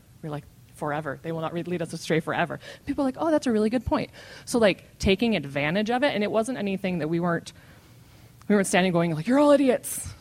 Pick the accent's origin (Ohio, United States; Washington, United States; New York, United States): Washington, United States; We're from Washington. Marijuana is illegal.